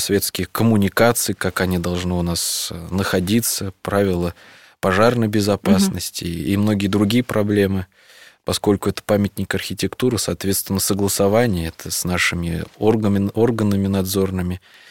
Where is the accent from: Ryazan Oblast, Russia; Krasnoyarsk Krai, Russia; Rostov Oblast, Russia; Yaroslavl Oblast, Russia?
Ryazan Oblast, Russia; Ryazan; also born or lived in Perm; когда я из Перми, где я родился, переехал с родителями в Рязань, поскольку там находились родственники наши.